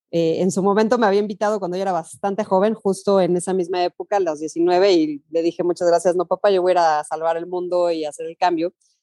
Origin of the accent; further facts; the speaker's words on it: Mexico City, Mexico; soy de la Ciudad de México, aquí nací. Mis abuelos salieron huyendo de la Segunda Guerra Mundial y México los recibió, los acogió